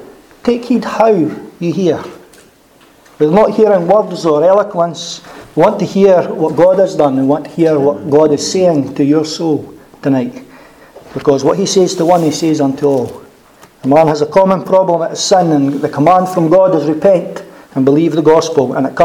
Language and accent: English; Methil, Scotland, United Kingdom; I'm 37 years old. I was born in 1974 in July, and born in a normal family, like most families. We were down to earth people, brought up here in Methil. And we were Roman Catholics, unpracticing Catholics.